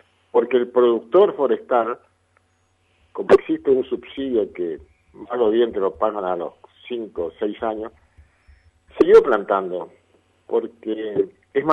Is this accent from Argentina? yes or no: yes; Argentina; Somos los argentinos